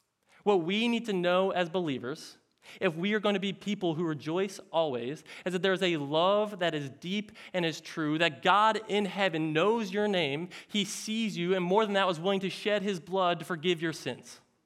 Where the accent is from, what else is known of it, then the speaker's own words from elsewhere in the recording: Philadelphia, Pennsylvania, United States; I grew up in Philadelphia on the banks of the Delaware River.